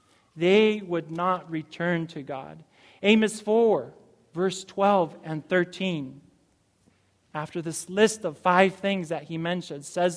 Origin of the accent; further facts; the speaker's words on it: Montemorelos, Nuevo León, Mexico; English is a second language; also born or lived in Berrien Springs, Michigan, United States; When I moved from Bering Springs, Michigan, being in Michigan for about 4 years, and I was already 7, 8 years old, I moved back to Mexico where my dad had a teaching position in Montemorelos